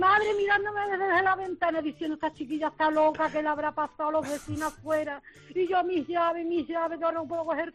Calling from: Huelva, Andalusia, Spain; Mira, soy de Huelva.

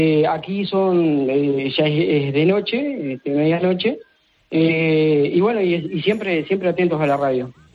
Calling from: Salto, Uruguay; Yo estoy a 500 kilómetros de la capital de Uruguay, de Montevideo. Es el departamento de Salto, la ciudad de Salto.

